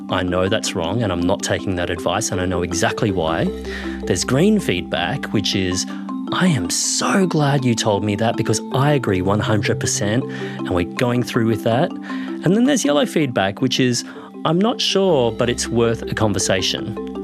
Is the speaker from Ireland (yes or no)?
no; Queensland, Australia; when I was growing up in Queensland, all forms of exercise were presented to us in the form of sport.